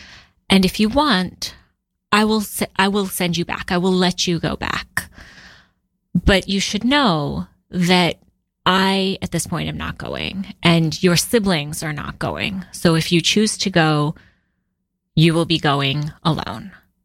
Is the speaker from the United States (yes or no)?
no; Pakistan; born there; I was born in Pakistan in 1983 to, obviously, my mother and father. I was at the time, the fourth of four.